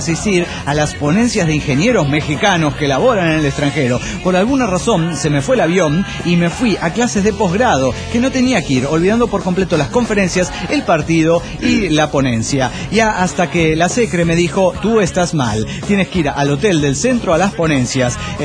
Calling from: Guatemala; de Guatemala.

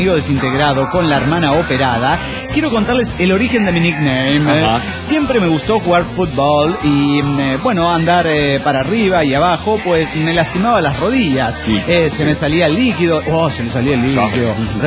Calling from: Naucalpan, State of Mexico, Mexico; de Naucalpan, México.

